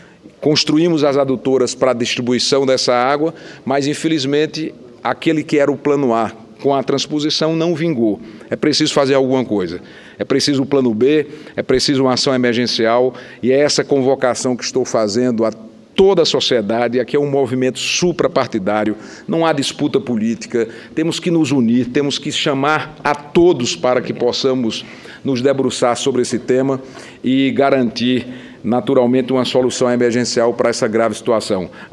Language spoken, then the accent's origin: Portuguese; Campina Grande, Paraíba, Brazil; born there; em nome da cidade de Campina Grande, onde nasci, fui prefeito por 3 vezes